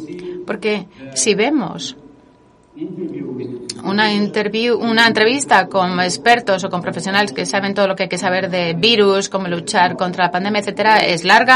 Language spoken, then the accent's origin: Spanish; Poland; Spanish is a second language; especialmente en vuestro país, en España, debido a la escala de la migración, y en mi país, Polonia, que no se ve muy afectado por la migración